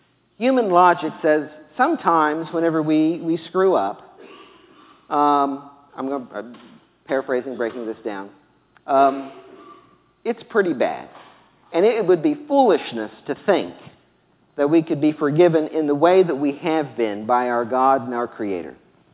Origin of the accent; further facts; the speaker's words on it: the South, United States; this is probably proof that I'm from the South